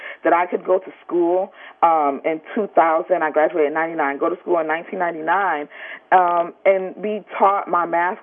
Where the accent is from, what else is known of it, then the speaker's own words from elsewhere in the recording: Detroit, Michigan, United States; I'm from Detroit. I went to high school in Detroit, and the schools in the city of Detroit are just not the same.